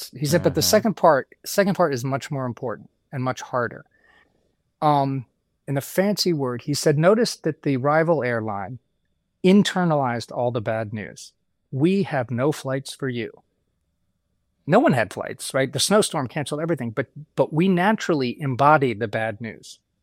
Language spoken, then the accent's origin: English; Boston, Massachusetts, United States; so I grew up in Boston, so I love the Red Sox.